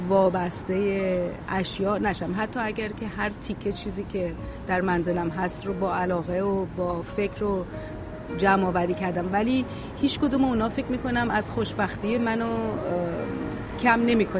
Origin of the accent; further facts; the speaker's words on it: Iran; moved away as an adult; ما از ایران اومدیم با یک چمدون به عنوان دانشجو